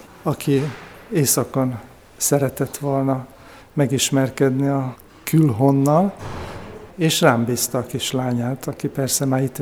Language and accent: Hungarian; Nyíregyháza, Szabolcs-Szatmár-Bereg, Hungary; nyíregyháziak vagyunk, földiek vagyunk, nem egyhitűek, mert én evangélikus vagyok